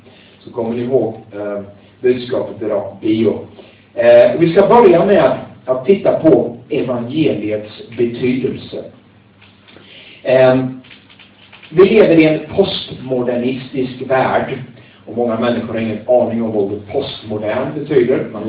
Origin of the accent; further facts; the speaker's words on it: Småland, Sweden; Men tänk på också att jag är från Småland.